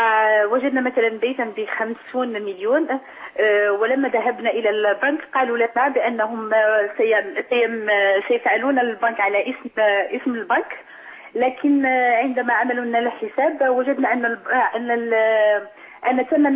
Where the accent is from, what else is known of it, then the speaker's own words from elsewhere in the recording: Morocco; أنا مغربية ومتزوجة من جزائري